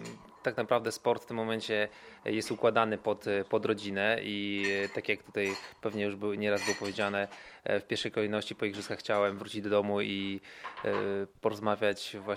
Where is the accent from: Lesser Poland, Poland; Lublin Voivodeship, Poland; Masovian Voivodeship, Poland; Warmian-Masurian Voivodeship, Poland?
Warmian-Masurian Voivodeship, Poland; Mrągowo; Ja jestem z Mrągowa